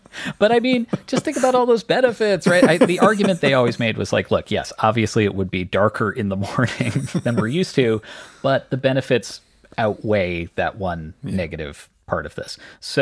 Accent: Canada; I grew up in Canada.

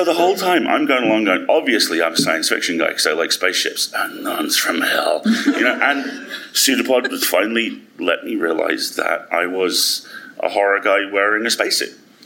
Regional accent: United Kingdom; And of course, being terribly British, my family, I watched this and went, fairly certain we've just seen a man die.

